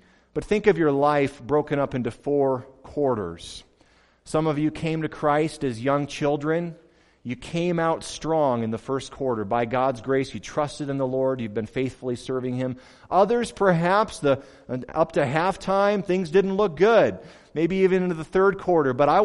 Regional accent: Michigan, United States; My dad grew up in Colorado. And so even though I grew up in Michigan, we were always Denver fans.

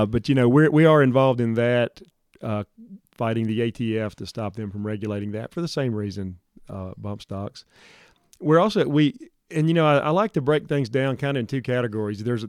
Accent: Southern United States, United States; now in Johnson County, Wyoming, United States; I'm sure people out there pick up on my accent every time I open my mouth. Born and raised in the south and spent most of my life there.

